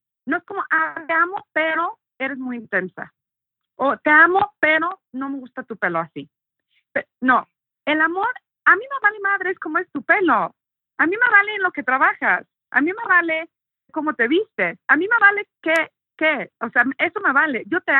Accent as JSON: {"language": "Spanish", "region": "England", "country": "United Kingdom", "tie": "born or raised there", "second_language": "Spanish", "said": "nací en Inglaterra y crecí ahí."}